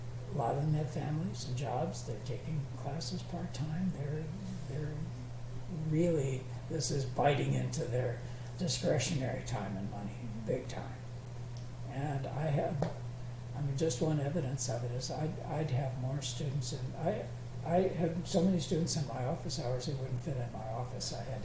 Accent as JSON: {"language": "English", "region": "Minnesota", "country": "United States", "tie": "born or raised there", "said": "Well, you know, I grew up in Minnesota."}